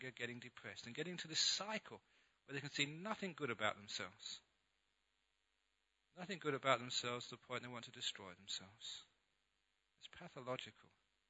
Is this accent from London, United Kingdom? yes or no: yes; London, United Kingdom; The young man growing up in London, I'd gone to many concerts